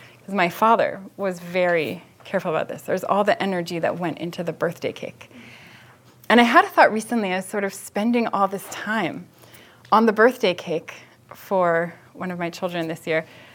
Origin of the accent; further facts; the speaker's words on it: Baltimore, Maryland, United States; Yeah, so I grew up in Baltimore, in kind of two different parts of Baltimore at least.